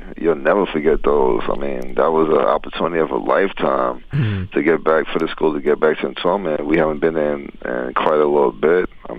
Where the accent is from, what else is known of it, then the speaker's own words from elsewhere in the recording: East Elmhurst, New York, United States; now in Hempstead, United States; Yeah, I'm originally from East Elmhurst. Moved out to Hempstead when I was about 14, and been living there ever since.